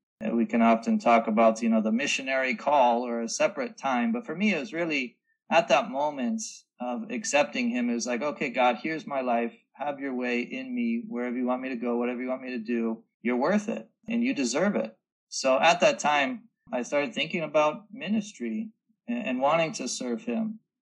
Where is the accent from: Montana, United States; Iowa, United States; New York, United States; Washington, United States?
Washington, United States; Well, for me, I'm from Washington State. I grew up knowing Jamie and his family